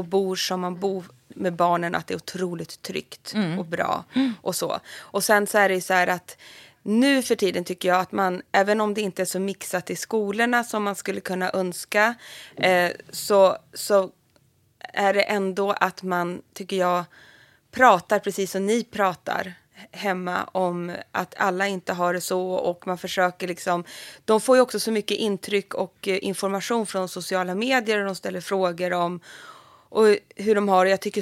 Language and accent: Swedish; Alnö, Västernorrland County, Sweden; Nej, jag är från Alnö utanför Sundsvall.